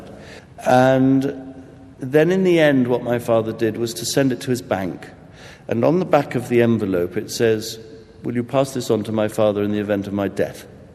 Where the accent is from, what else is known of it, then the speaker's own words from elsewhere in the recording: England, United Kingdom; And I must say, I'm a man, and I'm a British man, but by George, I came very close to weeping when I read that.